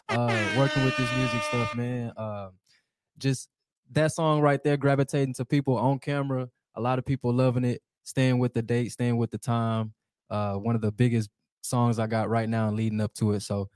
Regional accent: Dallas, Texas, United States; I know I'm born and raised in Dallas, but I done lived in Mesquite, Pleasant Grove, South Dallas. Oak Cliff, all over. I started off in South Dallas, though.

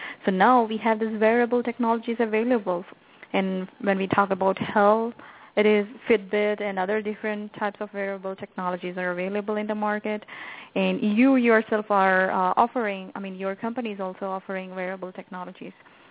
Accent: India; Well, being an Indian, I can quote an example. Like in India, when we talk about wellness program, the entire family is involved.

